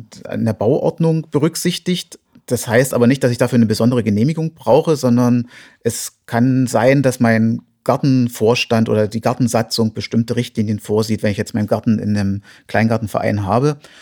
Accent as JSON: {"language": "German", "town": "Zittau", "region": "Saxony", "country": "Germany", "tie": "born there", "said": "ich komme gebürtig aus Zittau, habe dann Biologie studiert an der Humboldt-Universität in Berlin"}